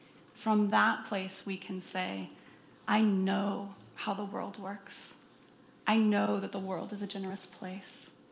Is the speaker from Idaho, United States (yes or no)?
yes; Lewiston, Idaho, United States; born there; I was born in Lewiston, Idaho.